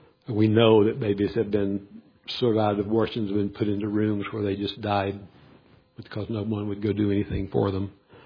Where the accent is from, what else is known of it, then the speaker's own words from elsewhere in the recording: Arkansas, United States; born there; also born or lived in Louisiana / Texas; I was born in Arkansas, lived in North Louisiana, lived in West Texas, lived in South Texas, lived in East Texas